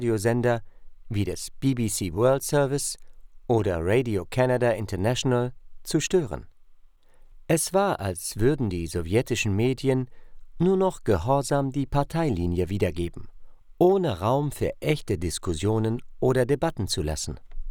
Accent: Saint Petersburg, Russia; moved away as an adult; Ich habe meine Heimatstadt Leningrad, heute St. Petersburg, habe Freunde, meinen Bruder, die Gräber meiner Eltern und Großeltern zurückgelassen.

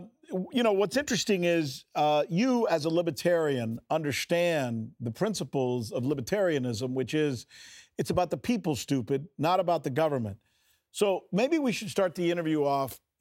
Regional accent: Miami, Florida, United States; also born or lived in Cuba; Even though I was born in Cuba and raised in Miami, I went and played sports, football actually, at the University of Minnesota.

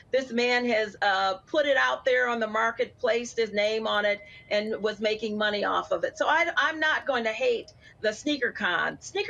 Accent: Lansing, Michigan, United States; I'm from Michigan and Lansing, Michigan.

